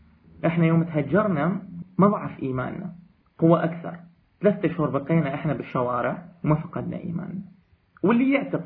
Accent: Karamles, Nineveh, Iraq; now in Baghdad, Iraq; اللي هو ابن قريتي

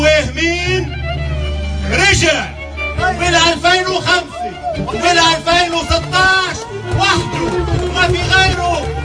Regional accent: Lebanon; نحن اليوم منبرهن انه نحن علمانية لبنانية.

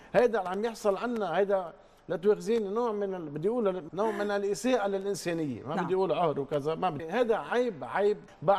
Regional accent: Lebanon; نحن ما فينا نربط حالنا كلبنانيين

